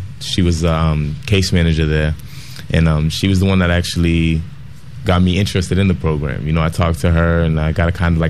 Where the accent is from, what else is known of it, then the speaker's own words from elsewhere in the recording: Lowell, Massachusetts, United States; I was born in Boston. I grew up in Lowell for most of my life